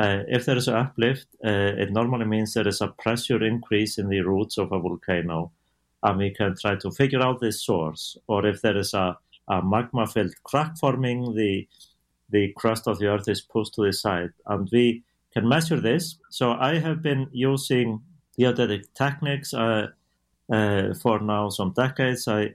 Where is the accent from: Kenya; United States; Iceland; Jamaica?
Iceland; English is a second language; So I am from Iceland and I live in Iceland.